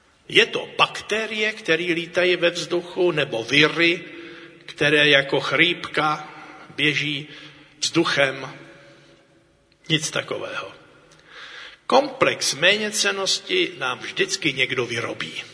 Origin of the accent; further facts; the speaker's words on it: Bohemia, Czechia; U vás na Slovensku IBA, IBA, a u nás v Čechách JEN